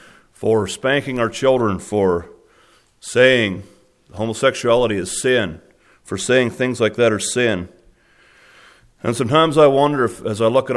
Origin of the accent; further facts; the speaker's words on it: Oregon, United States; And growing up in Oregon, I heard the stories of some of the young men that had been drafted from Oregon.